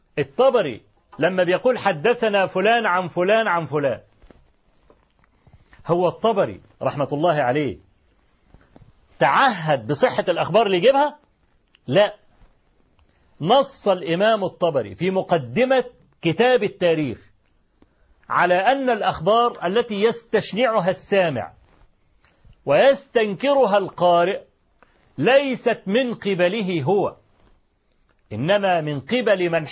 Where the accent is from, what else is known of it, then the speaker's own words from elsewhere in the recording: Egypt; طبعا احنا كمصريين عارفين ابو لمعة الاصلي،